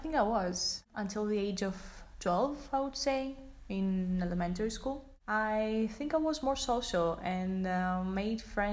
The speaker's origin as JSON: {"language": "English", "country": "Greece", "said": "I'm 23 years old and I'm from Greece."}